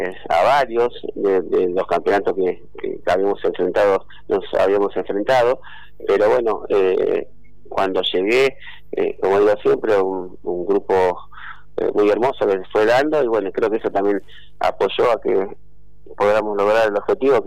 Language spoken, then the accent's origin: Spanish; José C. Paz, Buenos Aires Province, Argentina; Yo soy de José C. Paz.